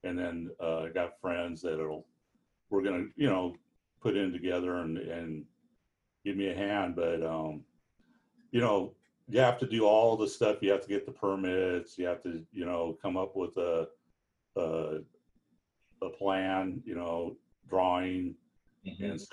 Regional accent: El Cajon, California, United States; I'm from El Cajon, California. That's just 12 miles east of San Diego.

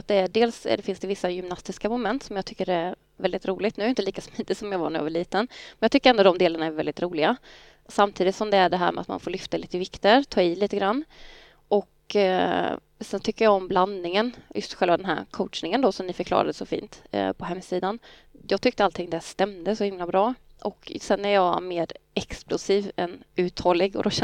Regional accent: Värnamo, Jönköping County, Sweden; now in Skövde, Sweden; Jag är smålänning från början, så att jag kommer från Värnamo och gjorde värnplikten på P4 här i Skövde.

